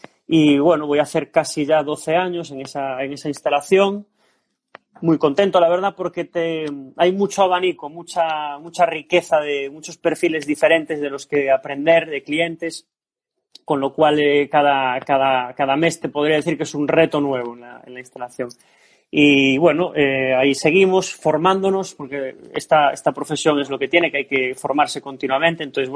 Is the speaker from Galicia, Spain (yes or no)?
yes; A Coruña, Galicia, Spain; Pues yo estudié, soy gallego, soy de España, ¿no?, de La Coruña, estudié INEF aquí en Coruña